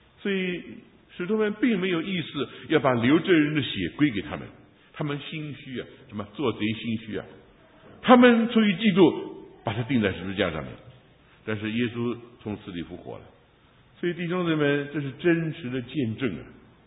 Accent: Taiwan; 我自己从台湾过来在这里说怎么信主，

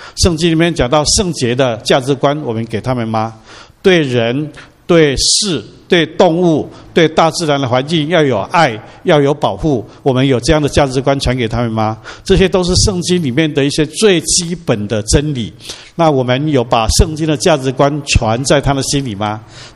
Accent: Taiwan; 我从小在台湾所受的这个讲的那些闽南话，其实是到河洛话

